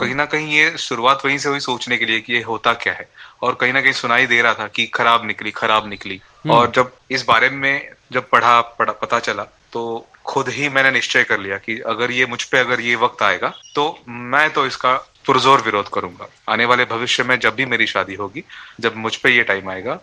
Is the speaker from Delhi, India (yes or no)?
no; Ambernath, Maharashtra, India; मैं मुंबई से हूँ, मुंबई के अंबरनाथ से हूँ